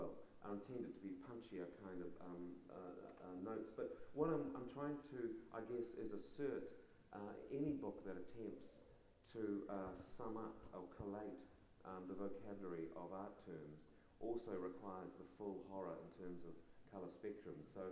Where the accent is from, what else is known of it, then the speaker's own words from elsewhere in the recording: New Zealand; growing up in New Zealand, you know, we have the beautiful offset printed books